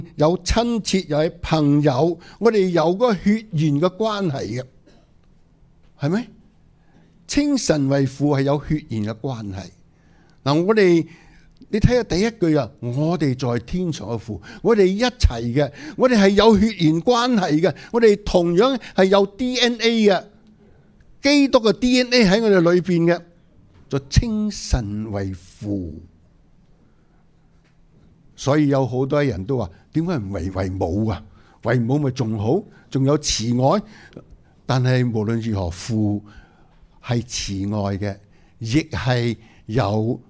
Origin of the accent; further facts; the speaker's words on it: Hong Kong; 好多时候我在我从香港来的时候，我都是申请慢慢一年一年的那个专业准证。